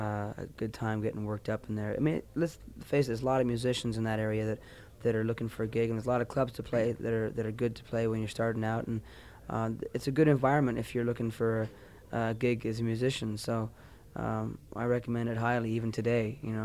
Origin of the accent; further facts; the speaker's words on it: Canada; but in fact I'm Canadian.